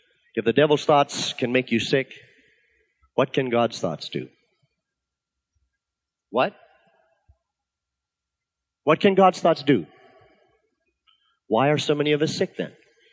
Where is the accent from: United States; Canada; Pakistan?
Canada; I'll never forget a story my father told as I was a boy growing up in Canada.